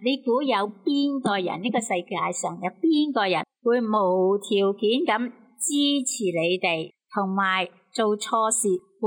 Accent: China

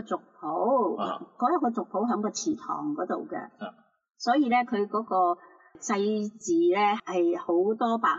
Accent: China; 佢要切斷我哋中國人嘅根啊

